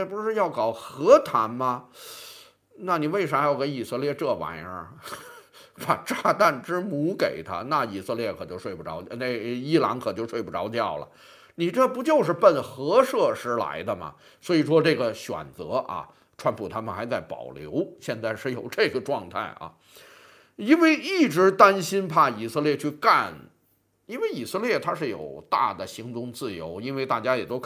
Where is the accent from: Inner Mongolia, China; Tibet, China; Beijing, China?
Beijing, China; accent: Beijing; 这就用我们北京话说